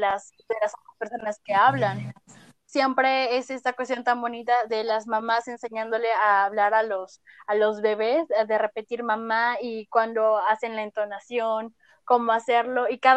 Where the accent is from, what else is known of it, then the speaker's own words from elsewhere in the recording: Mexico; accent: Mexican Spanish; va a haber un acento, va a estar mi español mexicano haciéndose presente ahí.